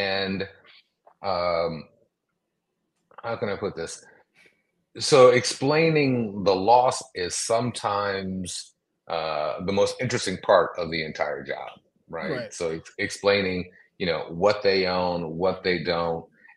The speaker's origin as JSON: {"language": "English", "town": "Detroit", "region": "Michigan", "country": "United States", "tie": "born or raised there", "also_born_or_lived": "Brooklyn", "said": "as a native Detroiter who grew up in a city that was 94% Black"}